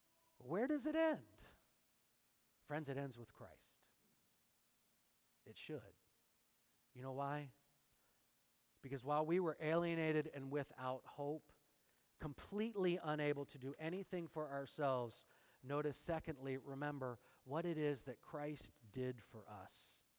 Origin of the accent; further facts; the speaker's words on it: United States; born there; I was born here, so it's got to be good.